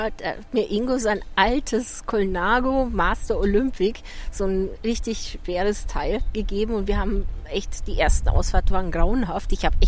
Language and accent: German; Donauwörth, Bavaria, Germany; now in Aix-en-Provence, France; Wir kommen eigentlich alle aus dem Süden von Deutschland. Ja, und alle aus dem, ja, Süden, genau. Genau. Und ich komme aus der Nähe von Donauwörth, einem kleinen Ort.